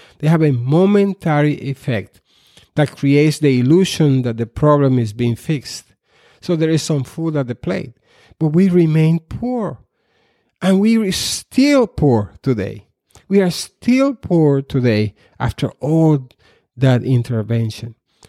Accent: Puerto Rico; I grew up in Puerto Rico in the 1960s and 70s, when Puerto Rico was transitioning from an agrarian society, backward, exceedingly poor agrarian society, into a more industrialized

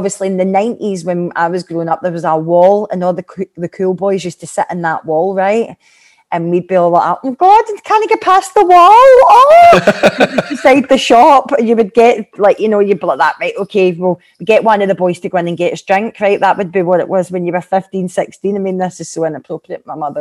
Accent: Renton, Scotland, United Kingdom; I always say, no, I'm from the Renton

